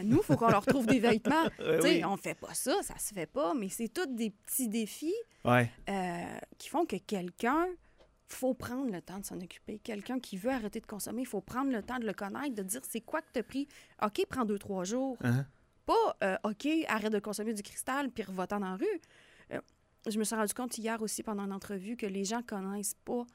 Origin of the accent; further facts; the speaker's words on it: Stoneham, Quebec, Canada; Stoneham, Lac-Saint-Charles.